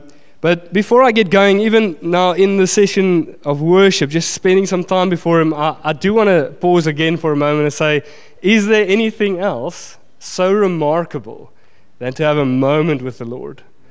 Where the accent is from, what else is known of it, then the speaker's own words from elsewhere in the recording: Pretoria, Gauteng, South Africa; I grew up in Pretoria. I studied in Bloemfontein, where I met my gorgeous wife.